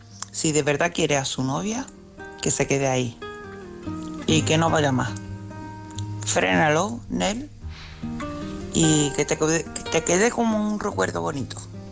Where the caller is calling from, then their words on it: Cádiz, Andalusia, Spain; corresponsal de Cádiz. Tengo 51 años.